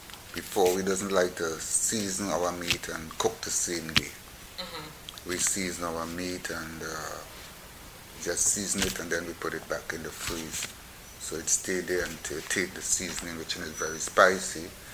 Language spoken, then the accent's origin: English; Trinidad & Tobago; far as Trinidadian is, we consider ourselves makes the best roti.